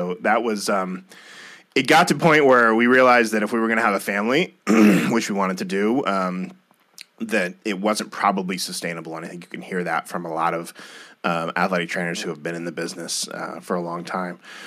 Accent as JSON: {"language": "English", "region": "Midwest", "country": "United States", "tie": "born or raised there", "said": "But my wife and I grew up in the Midwest, so getting the four seasons was going to be real important for us."}